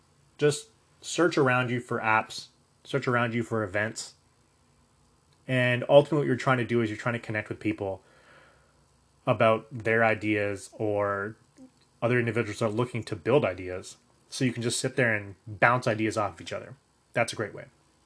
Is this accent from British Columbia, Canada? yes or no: no; Kitchener, Ontario, Canada; I'm from Kitchener, Ontario, which is 250,000 people. It's not massive. It's not tiny, tiny, but it's not massive.